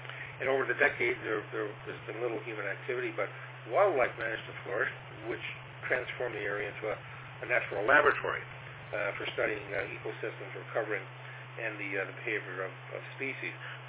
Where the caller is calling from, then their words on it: Toronto, Ontario, Canada; Science and TechNet, and I'm transmitting from Toronto, Ontario, Canada.